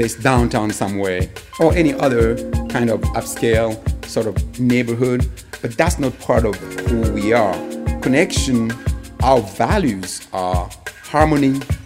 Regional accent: Côte d’Ivoire; English is a second language; now in United States; I'm from the Ivory Coast, also known as Côte d'Ivoire. I came to the United States because there was war in the Ivory Coast.

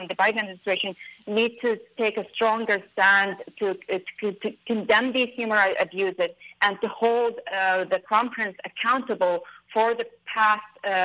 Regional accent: United States; And unfortunately, we are American citizens, so it is actually affecting us big time

